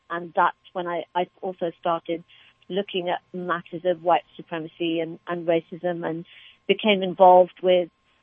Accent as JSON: {"language": "English", "region": "England", "country": "United Kingdom", "tie": "born or raised there", "lives_now": "United States", "said": "I was born in England. I am of Pakistani and Indian descent. I currently live in America, in the San Francisco Bay Area, with my two kids and my husband"}